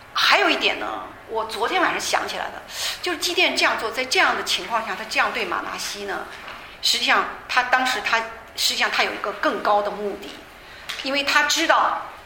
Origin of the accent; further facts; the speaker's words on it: China; 像我们中国人看，尤其翻译成中文不知道什么意思